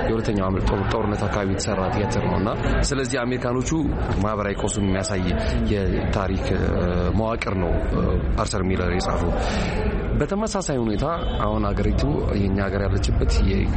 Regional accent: Addis Ababa, Ethiopia; እኔ ከተማ ነው ያደኩት 4 ኪሎ አካባቢ ነው ያደኩት፣ ግን አሁን ወጥቼ አያት አካባቢ ባል ሰፈር ነው መኖረውና

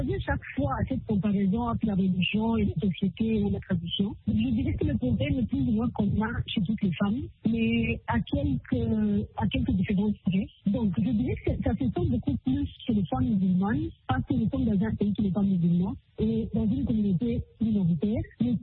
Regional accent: Rwanda

